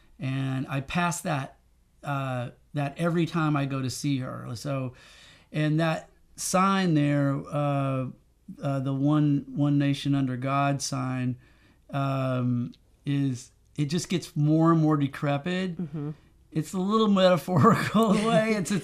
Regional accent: Marlton, Arkansas, United States; I grew up in Marlton, Arkansas, for several years, Marlton, Arkansas.

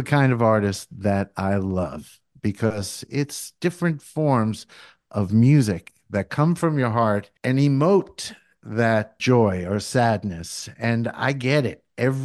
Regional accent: Phoenicia, New York, United States; I just want to let you know and the listeners that I'm a Phoenician. It's my hometown.

